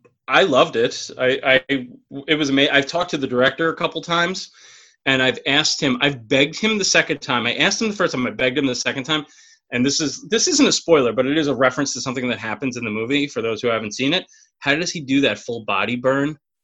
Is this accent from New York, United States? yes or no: yes; New York, United States; Growing up on Long Island and being deathly afraid.